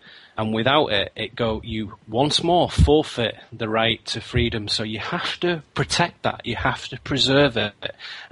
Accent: United Kingdom; And believe me, as a British person and as a European, I have seen the effects of when they disappear.

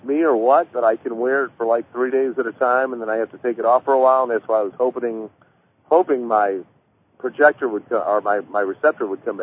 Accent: St. Louis, Missouri, United States; Oh, my hometown is St. Louis, Missouri, so I've been to the Lake of the Ozarks many times

